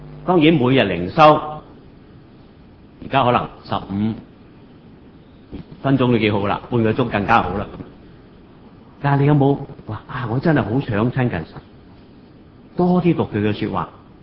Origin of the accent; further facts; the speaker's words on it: Hong Kong; 講返我哋香港人、中國人，我哋對我哋嘅歷史係唔清楚㗎